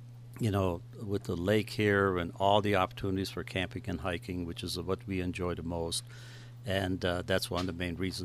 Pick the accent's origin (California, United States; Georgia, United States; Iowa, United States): Iowa, United States; Keokuk; also born or lived in Budapest, Hungary / Michigan; I was born in Budapest, Hungary. We came over as immigrants through the Ellis Island and everything else in 51. And lived in Keokuk, Iowa, and then moved to Michigan.